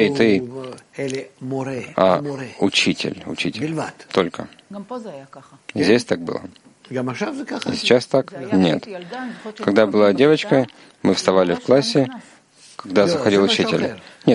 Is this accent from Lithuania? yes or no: yes; Lithuania; now in Israel; Когда я приехал в Израиль, я приехал из Литвы.